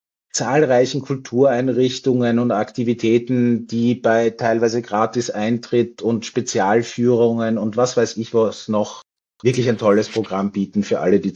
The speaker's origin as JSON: {"language": "German", "country": "Austria", "said": "wir planen auch am Feiertag, der ja in der Woche ist bei uns in Österreich"}